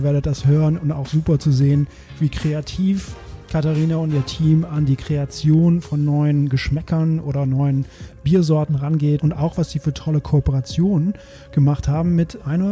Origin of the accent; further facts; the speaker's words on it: Belgium; Ich komme ja aus Belgien, da kennen wir ja auch Bier